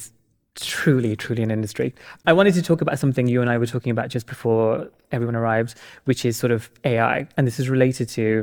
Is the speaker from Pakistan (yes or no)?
yes; Pakistan; I'm Pakistani